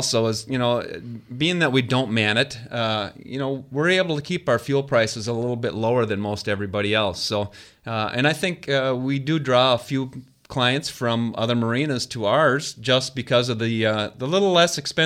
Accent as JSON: {"language": "English", "region": "Wisconsin", "country": "United States", "said": "I am from Wisconsin."}